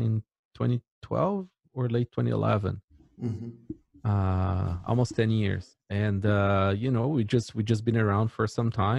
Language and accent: English; Brazil; I grew up in Brazil. There's physical considerations there for security.